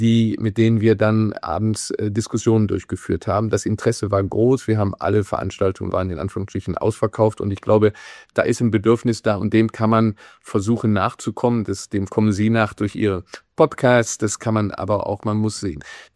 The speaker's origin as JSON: {"language": "German", "town": "Neuss", "region": "North Rhine-Westphalia", "country": "Germany", "tie": "born or raised there", "said": "ich bin sehr kommunal verankert in meiner Heimatstadt Neuss"}